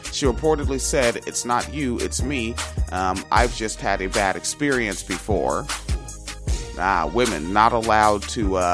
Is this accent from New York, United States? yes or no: no; Washington, United States; I grew up in Washington State